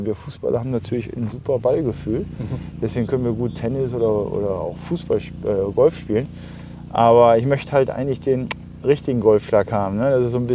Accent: North Rhine-Westphalia, Germany; ich komme aus dem Ruhrgebiet

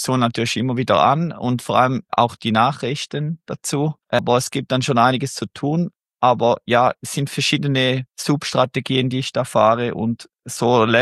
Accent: Switzerland; Als Schweizer konnte ich aber leider nicht zu Smart Broker Plus wechseln.

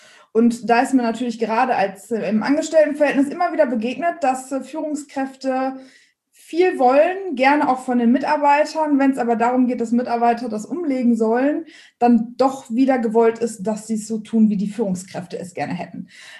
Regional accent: Dortmund, North Rhine-Westphalia, Germany; komme ursprünglich aus dem Ruhrgebiet, bin also ein Dortmunder Mädchen

